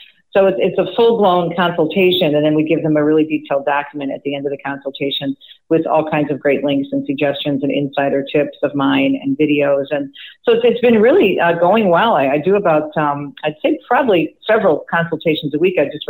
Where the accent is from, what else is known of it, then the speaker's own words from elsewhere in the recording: Michigan, United States; also born or lived in Jersey City, New Jersey; My mother was born and raised in Jersey City, as was my father, and I was born in Jersey City, but I moved to Michigan with my family when I was about 5 years old because my father was transferred for work.